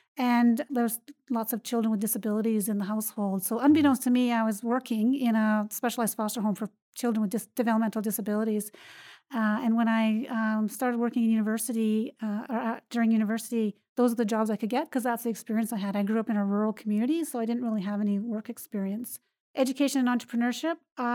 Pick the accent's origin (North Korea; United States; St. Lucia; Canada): Canada; Calgary, Alberta; also born or lived in Pincher Creek; And then I moved to Calgary, where I lived in a number of places. I only remember an apartment in Malin Heights was the last place I remember living.